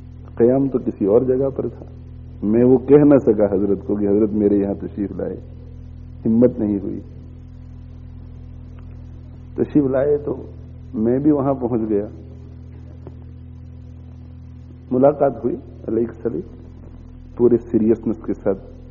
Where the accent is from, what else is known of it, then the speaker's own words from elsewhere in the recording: Gujarat, India; now in England, United Kingdom; एक तालिब इल्म हूं, इंग्लैंड से हाजिर हुआ हूं, असल गुजरात का रहने वाला हूं